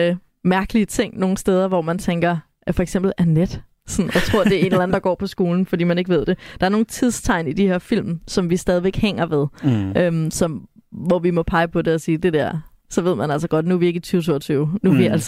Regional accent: Sorø, Zealand, Denmark; I Sorø, hvor jeg kommer fra, der er der en vej

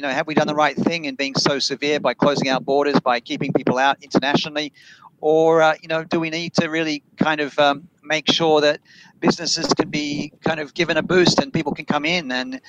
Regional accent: New South Wales, Australia; now in Gold Coast, Australia; here in Queensland, you know, I'm from New South Wales originally

